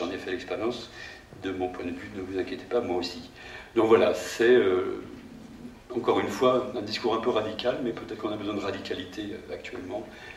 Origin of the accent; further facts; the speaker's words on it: Provence-Alpes-Côte d'Azur, France; ce qu'on appelle le baletti chez nous en Provence, ou le bal sauvage